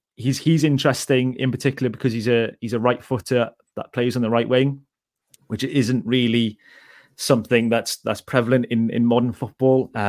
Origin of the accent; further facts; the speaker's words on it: Wales, United Kingdom; obviously I'm biased because I'm Welsh